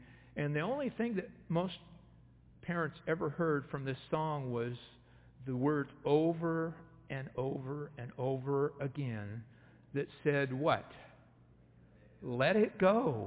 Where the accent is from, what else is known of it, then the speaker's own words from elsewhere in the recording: Eugene, Oregon, United States; downtown Eugene, where I grew up here in Santa Clara area